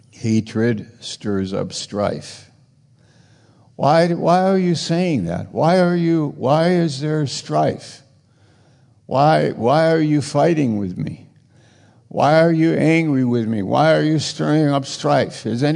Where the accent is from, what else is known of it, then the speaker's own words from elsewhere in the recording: United States; I'm an American. Wow, that's a blessing.